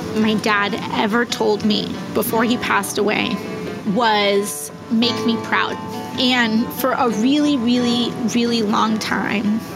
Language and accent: English; Bronx, New York, United States; I also was raised, you are Boricua, like through and through. And so I grew up like The music I grew up around was … then hip hop in, you know, growing up around the Bronx.